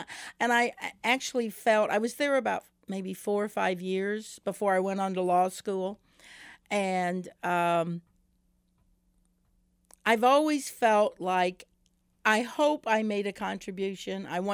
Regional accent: Parkville, Missouri, United States; Well, first of all, I grew up in Parkville, Missouri. And so it was a pretty white world.

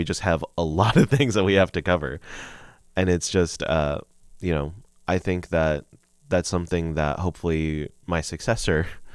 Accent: Dillingham, Alaska, United States; now in Kodiak, United States; So I grew up in Dillingham, which a lot of people know, and there's just not a lot of Filipino people there.

